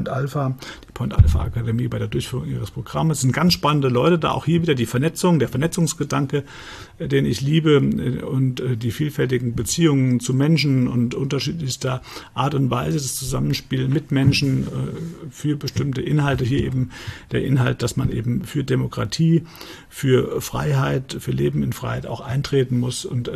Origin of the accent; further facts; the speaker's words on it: Frankfurt, Hesse, Germany; Ja, ich bin in Frankfurt im Heilig-Geist-Krankenhaus wirklich geboren. Ich bin in Frankfurt aufgewachsen. Ich bin den Goethe-Turm jeden Tag hochgekleppert. Ich bin da wirklich in Frankfurt-Oberrat an der Stadtgrenze zu Offenbach groß geworden.